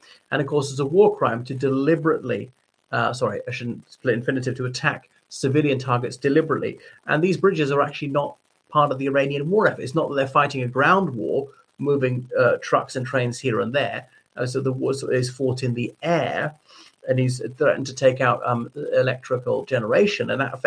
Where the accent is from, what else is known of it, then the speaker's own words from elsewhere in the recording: Ireland; o everybody … from Ireland.